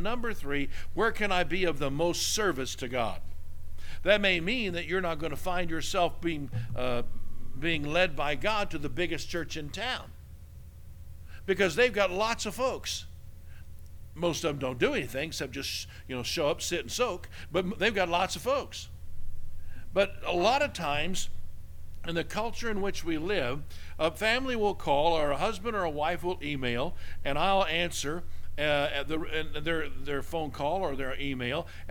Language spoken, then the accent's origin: English; Jenks, Oklahoma, United States; Man, when I was growing up in Jenks, our band director required that every high school band student practice 60 minutes.